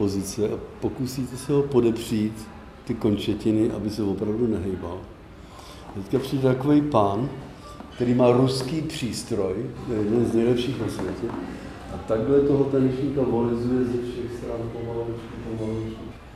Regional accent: Prague, Czechia; Já nejsem takový strašný vlastenec, ale já jsem Pražák, takže pro mě je to strašně důležitý.

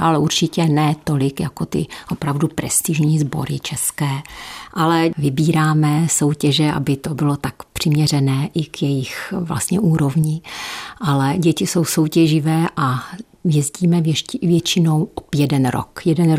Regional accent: Nový Jičín, Moravian-Silesian Region, Czechia; also born or lived in Střítež nad Bečvou; Já pocházím z Valašska, přímo. Já jsem se narodila ve Stříteží nad Bečvou a potom jsme se přestěhovali do Nového Jičína, ale jsem Valašská, můj manžel je z Velké Lhoty, takže my jsme taková Valašská.

